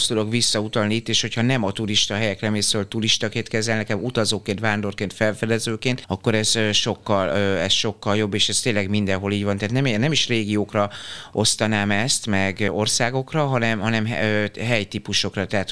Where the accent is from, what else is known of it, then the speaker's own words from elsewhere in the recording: Zala, Hungary; én zalai vagyok